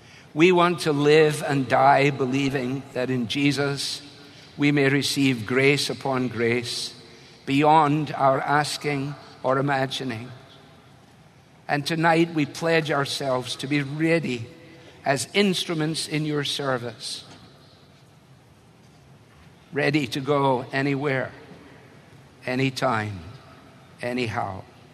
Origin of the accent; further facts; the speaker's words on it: Scotland, United Kingdom; It's difficult for me as a Scotsman to see stuff given away so kindly.